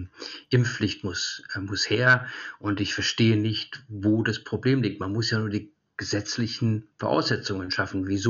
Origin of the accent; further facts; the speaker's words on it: Italy; German is a second language; now in Germany; Ich komme aus Italien